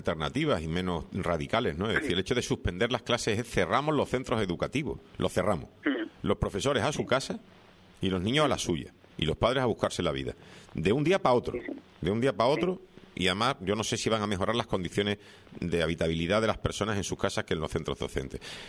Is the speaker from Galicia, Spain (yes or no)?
no; Seville, Andalusia, Spain; yo estudié en Sevilla, yo nací en Sevilla y fui al colegio en Sevilla